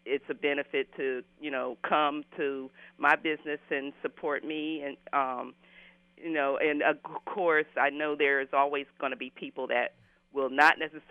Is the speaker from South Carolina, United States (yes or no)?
no; Philadelphia, Pennsylvania, United States; Yes, I grew up in North Philly as well, mm-hmm.